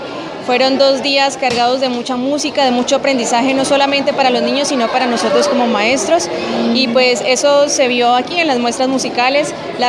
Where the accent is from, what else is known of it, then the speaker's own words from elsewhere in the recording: Cauca, Colombia; Yo vengo del departamento del Cauca.